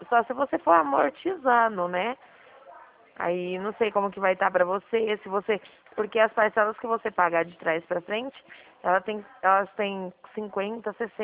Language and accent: Portuguese; Dracena, São Paulo, Brazil; eu sou de Dracena, estado de São Paulo.